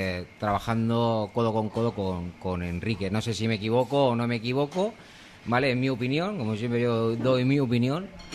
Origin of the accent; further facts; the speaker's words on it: Alicante, Valencian Community, Spain; yo como alicantino te diría que sería estupendo